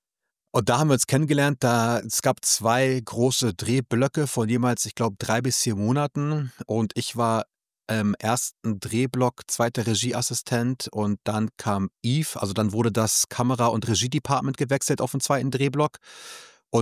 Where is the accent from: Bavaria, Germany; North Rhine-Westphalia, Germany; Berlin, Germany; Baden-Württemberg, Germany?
Berlin, Germany; Also Yves und ich, wir waren also zwei Berliner geboren und aufgewachsen.